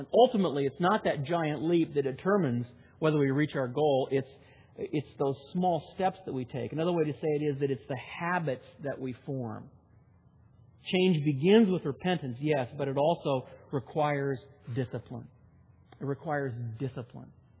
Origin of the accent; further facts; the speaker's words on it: California, United States; moved away as an adult; Now, I come from Southern California. I lived on the edge of the Mojave Desert. Grass didn't grow there unless you had a sprinkler system.